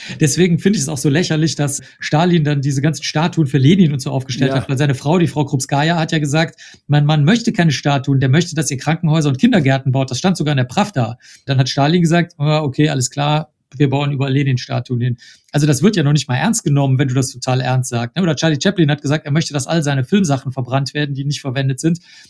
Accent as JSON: {"language": "German", "town": "Cologne", "region": "North Rhine-Westphalia", "country": "Germany", "tie": "born or raised there", "said": "ich bin in Köln aufgewachsen, das ist also nicht weit von hier."}